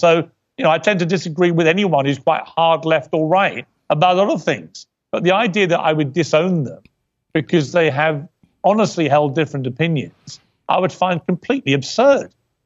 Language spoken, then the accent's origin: English; England, United Kingdom; That was always my way when I grew up in England.